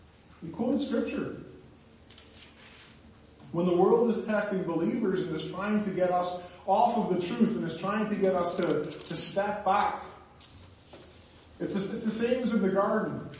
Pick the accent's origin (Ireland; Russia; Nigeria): Ireland; I say we, I'm Irish, you're Canadian.